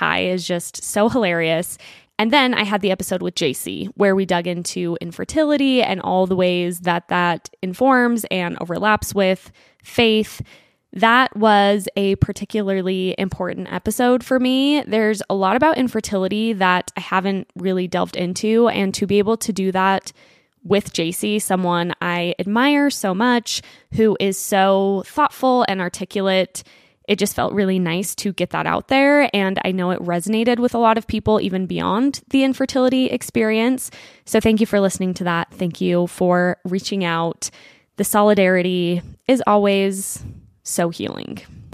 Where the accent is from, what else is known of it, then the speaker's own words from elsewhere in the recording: Utah, United States; And I'm from Utah. I've spent most of my life here.